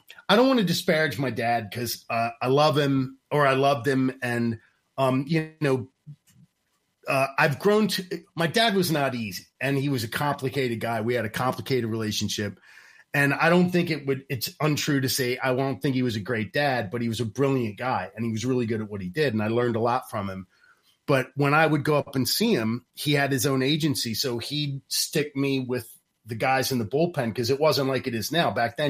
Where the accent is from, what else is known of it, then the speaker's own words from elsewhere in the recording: Baltimore, Maryland, United States; also born or lived in New York City; his life was very, very different than I grew up in Baltimore. So going from being like a poor street kid in Baltimore to like, you know, high class New York City was just a bit of a culture shock.